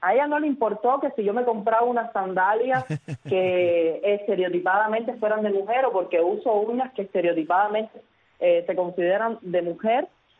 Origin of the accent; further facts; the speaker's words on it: Cuba; now in Havana, Cuba; vengo de provincia, lo sabes, soy de Sahuala Grande, aunque radique actualmente en La Habana.